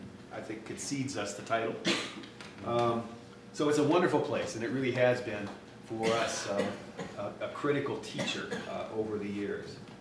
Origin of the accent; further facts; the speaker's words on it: Chicago, Illinois, United States; A lot of what I think I know a little bit about comes from my hometown of Chicago, where we have lived for the last decades